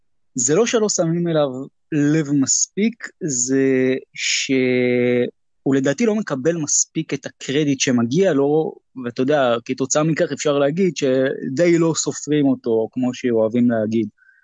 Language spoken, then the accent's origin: Hebrew; Jerusalem, Jerusalem District, Israel; אני גם ירושלמי במקור